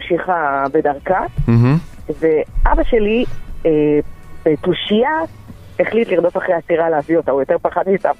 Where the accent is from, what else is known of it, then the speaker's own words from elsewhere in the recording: Eilat, Southern District, Israel; אז ככה, כשהייתי קטנה נולדתי באילת, גרנו באילת